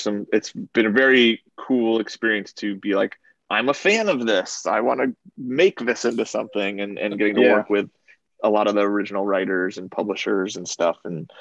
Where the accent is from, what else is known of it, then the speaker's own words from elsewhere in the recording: Westchester, New York, United States; I grew up in Westchester